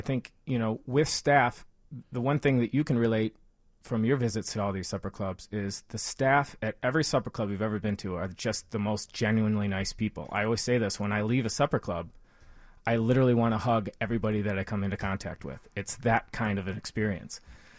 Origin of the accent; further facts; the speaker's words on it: Birmingham, Michigan, United States; A suburb of Detroit called Birmingham.